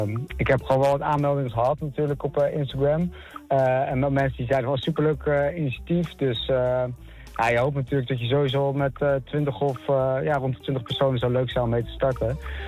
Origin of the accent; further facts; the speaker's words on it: Netherlands; born there; Ik ben gewoon geboren in Nederland. Ik heb vanaf jongs af aan het geluk gehad dat ik Nederlands heb geleerd.